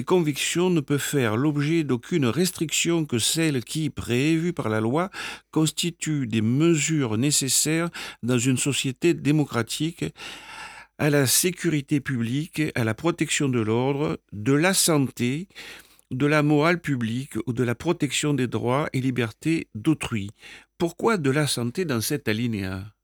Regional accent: Hauts-de-France, France; En plus, moi, je viens de l'Aisne

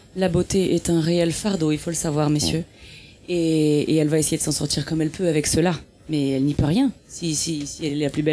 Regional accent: France; moved away as an adult; je suis partie de France faire une école en Belgique à 18 ans. J'en ai 40 aujourd'hui

